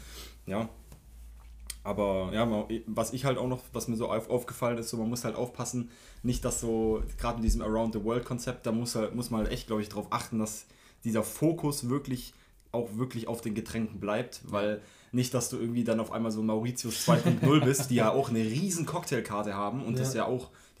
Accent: Schwenningen, Baden-Württemberg, Germany; Wo ich herkomme, in Schwenningen

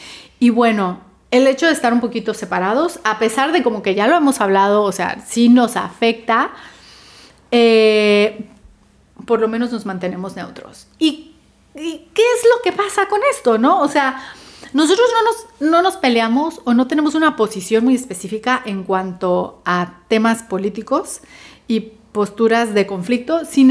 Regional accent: Mexico; en ese aspecto somos muy mexicanos acá.

